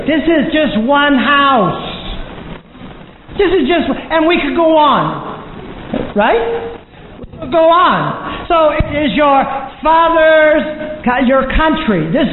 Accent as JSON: {"language": "English", "country": "United States", "tie": "born or raised there", "said": "Now, for me, I am part German, and I'm part English, and I was born and raised in America."}